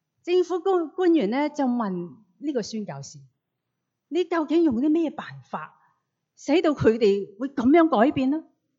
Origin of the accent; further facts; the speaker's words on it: Hong Kong; 我来自香港的人呢，差不多年纪的人呢，都会认识一个人呢